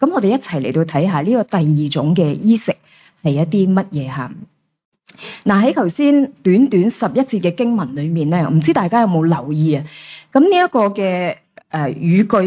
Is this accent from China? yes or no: yes; China; 我哋中国人又特别含蓄